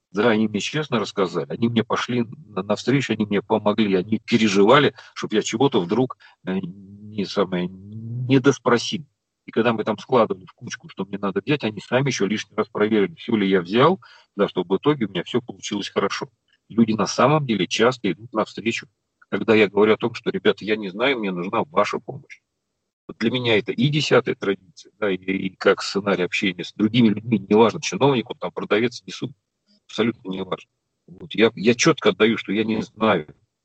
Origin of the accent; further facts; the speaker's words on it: Moscow, Russia; Я москвич, да, я делать ничего руками не умею